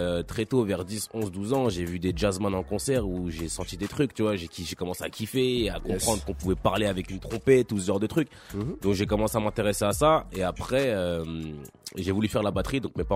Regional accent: Bobigny, Île-de-France, France; C'est un petit quartier pavillonnaire et pépère, tu vois, entre les cités. J'ai grandi là-bas.

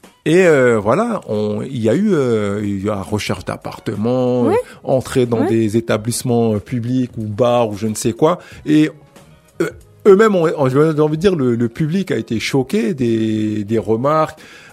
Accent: France; on est là, on sortira pas du pays. Nos enfants, on est français, nos enfants sont français.

